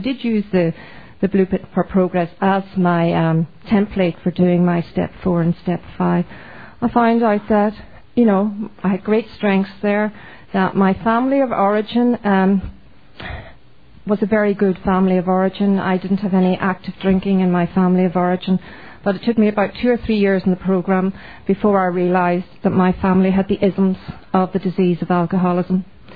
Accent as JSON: {"language": "English", "country": "Ireland", "said": "I'm from Ireland, and my home group is Kilkenny in Ireland."}